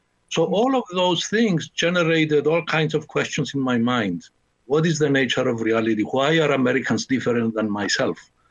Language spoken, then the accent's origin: English; Cyprus; English is a second language; now in United States; Now, originally, I came from Cyprus, and some people may not know where that is. That's in the Eastern Mediterranean, a little island, the third in size, actually, in the Mediterranean, not far from Israel and Lebanon.